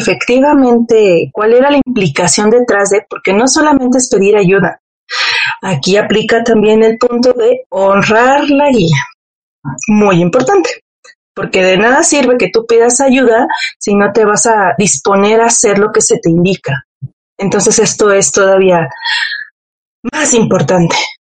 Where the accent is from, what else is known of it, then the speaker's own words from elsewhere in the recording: Mexico; como buena mexicana